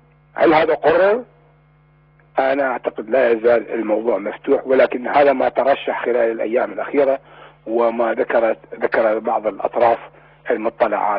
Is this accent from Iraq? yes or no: yes; Iraq; وهكذا مصيرنا كعراقيين حقيقة، نحن في مصير مؤلم ومحزن